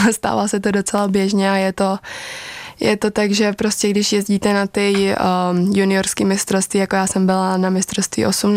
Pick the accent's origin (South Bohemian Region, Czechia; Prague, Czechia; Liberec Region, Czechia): Liberec Region, Czechia; Liberec; jsem z Liberce a to velikost toho města mi úplně stačí